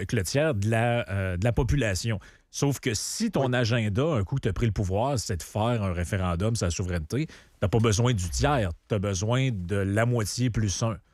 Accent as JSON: {"language": "French", "region": "Quebec", "country": "Canada", "said": "Moi, je viens de là, du Saguenay-Lac-Saint-Jean. Puis quand j'étais jeune, dans ma tête, disons, tout le monde est pour la souveraineté."}